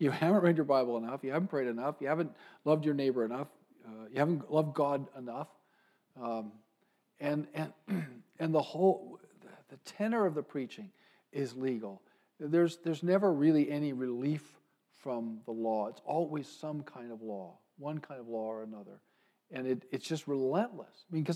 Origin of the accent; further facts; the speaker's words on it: United States; I'm an American. I don't want the state enforcing the first table, right?